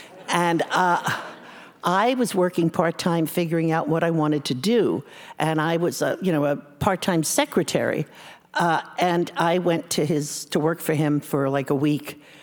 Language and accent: English; Paramus, New Jersey, United States; I grew up outside of New York City in a northern New Jersey town called Paramus.